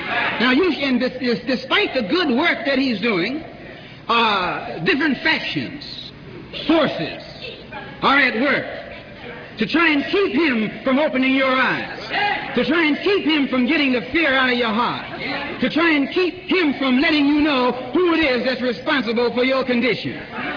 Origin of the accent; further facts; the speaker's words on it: Harlem, New York, United States; I'm from Harlem, so I don't know how to talk to you, but in any other language but Harlem talk.